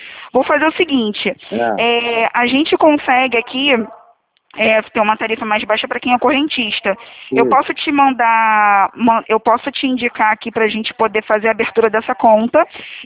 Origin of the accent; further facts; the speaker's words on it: Niterói, Rio de Janeiro, Brazil; Aqui do centro do Rio. Rio de Janeiro mesmo.